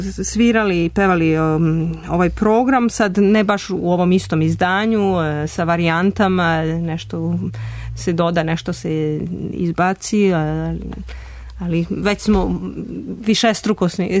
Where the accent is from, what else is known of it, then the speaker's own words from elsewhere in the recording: Belgrade, Serbia; moved away as an adult; also born or lived in United States; now in Paris, France; sam rođena u Parizu, živala sam i obrazovana ovde u Beogradu. Otišla sam u Ameriku već davne, 94. godine.